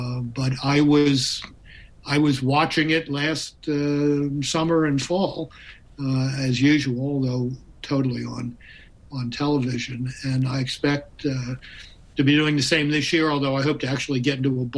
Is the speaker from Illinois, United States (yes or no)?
no; Baltimore, Maryland, United States; And I grew up loving baseball in Baltimore in the 1950s. … was my mentor in matters baseball.